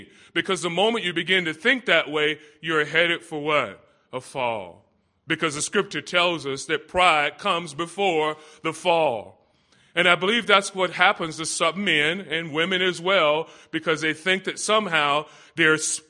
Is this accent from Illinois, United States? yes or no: no; Los Angeles, California, United States; Now, you know that I'm from the Los Angeles area.